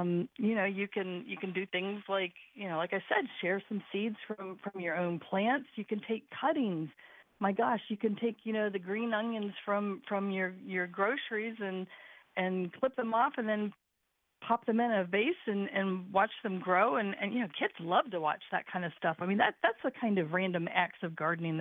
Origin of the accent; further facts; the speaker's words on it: Ohio, United States; I'm actually originally from Ohio.